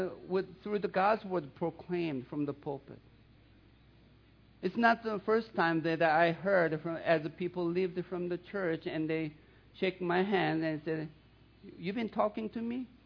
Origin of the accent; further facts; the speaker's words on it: southern Sweden, Sweden; accent: Southern Swedish; English is a second language; In case you don't know that I'm from Southern Sweden, that's why I have a heavy accent.